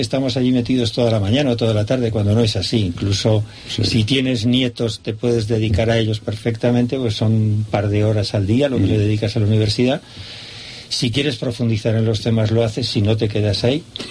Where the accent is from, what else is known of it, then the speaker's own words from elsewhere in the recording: Aragon, Spain; porque, como aragonés, pues conocer lo que es el derecho foral aragonés es una preciosidad